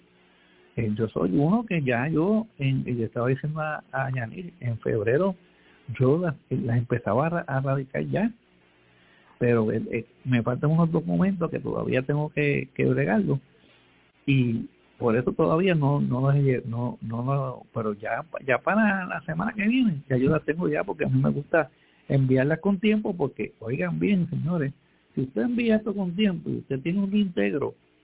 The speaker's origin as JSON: {"language": "Spanish", "town": "Villa Palmera", "country": "Puerto Rico", "tie": "born or raised there", "said": "yo hablo de Villa Palmera, yo me crié en Villa Palmera."}